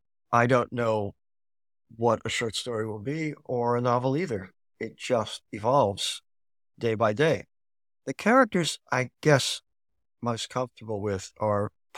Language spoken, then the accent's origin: English; New York, United States; moved away; I'm a transplant. I grew up in New York, and now I've lived here most of my life.